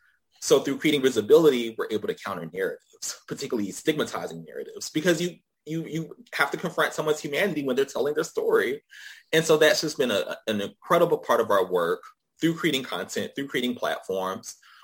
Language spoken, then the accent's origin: English; Atlanta, Georgia, United States; I think when you're from Atlanta and you grow up in the city, there's just a particular orientation you have around race